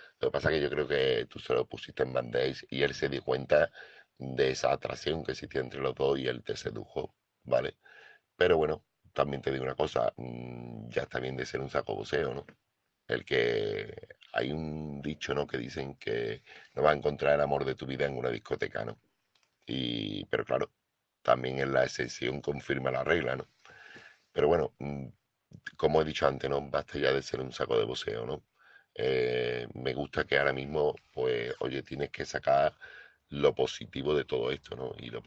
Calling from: Seville, Andalusia, Spain; corresponsal de Sevilla

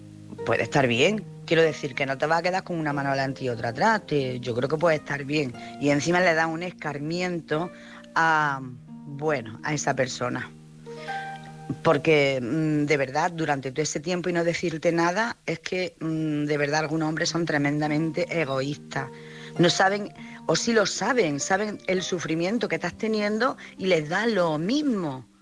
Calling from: Jaén, Andalusia, Spain

